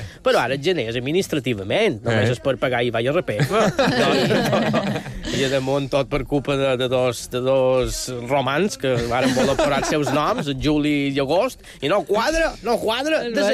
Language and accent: Catalan; Banyalbufar, Balearic Islands, Spain; also born or lived in Palma; El meu poble és Banyalbufar. Però no dic que som d'allà perquè no vaig néixer ja allà. Jo som la primera generació de la meva família que va néixer ja a un hospital.